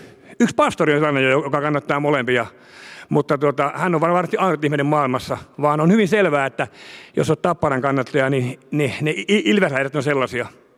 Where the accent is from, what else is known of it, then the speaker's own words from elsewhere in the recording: Viiala, Pirkanmaa, Finland; Mä oon kotoisin, tai asun Viialassa. Se on Akata ja Akata on myöskin Toijala.